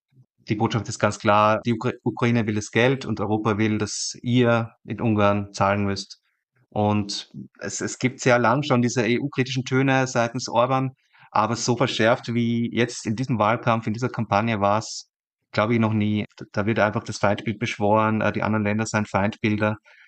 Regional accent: Austria; also ich bin Österreicher, wie man hört

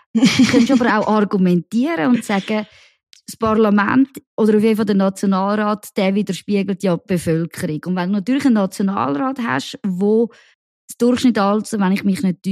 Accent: Zurich, Switzerland; wo ich halt zum Beispiel als Zürcherin konsequent von Appenzell, Innerrhoden, Uri und Konsorten überstimmt werde.

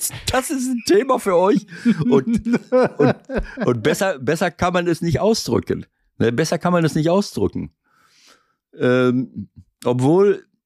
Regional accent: Schloß Holte-Stukenbrock, North Rhine-Westphalia, Germany; Und ich bin auch Mitglied beim VfB Schloss Holte, bei meinem Heimatverein hier, wo ich groß geworden bin seinerzeit.

